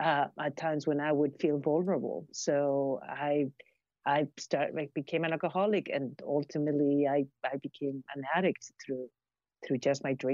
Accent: Peru; growing up in Peru, in the 80s, there was a lot of uncertainty.

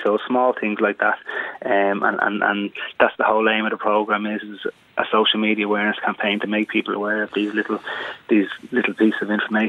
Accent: Ireland; I was from Ireland

